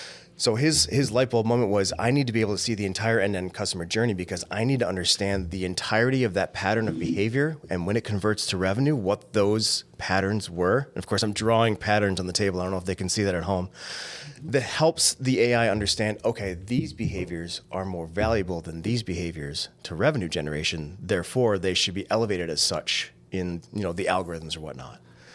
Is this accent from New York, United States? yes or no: no; Chicago, Illinois, United States; now in Minnesota, United States; The way I'm originally from Chicago. I actually came to Minnesota because it's one of those few states where you can actually play good high-level hockey.